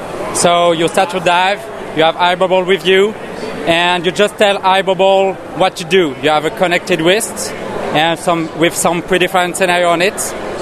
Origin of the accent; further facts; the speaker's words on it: France; English is a second language; We are from France.